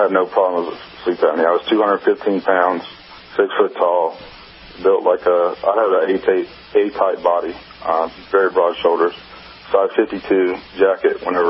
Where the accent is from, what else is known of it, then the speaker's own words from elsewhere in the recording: Birmingham, Alabama, United States; I grew up in Birmingham, Alabama, and I went to MEPS down in Montgomery